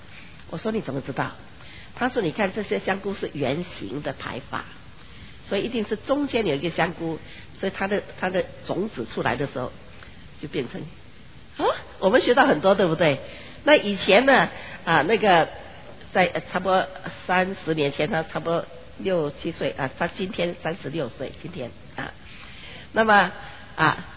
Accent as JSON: {"language": "Chinese", "region": "Fujian", "country": "China", "said": "不会好像我们福建人说小孩子有耳朵没有嘴巴啊"}